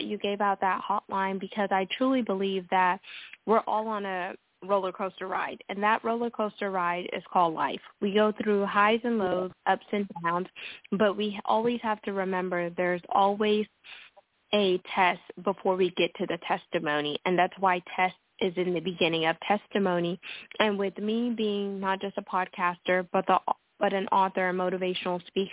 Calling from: Houston, Texas, United States; I am calling from Houston, Texas

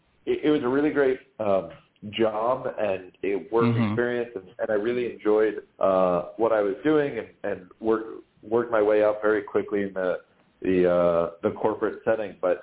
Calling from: New York, United States; I'm in our office in Midtown Manhattan, a block away from, the third 16 Handles that was ever built in Murray Hill.

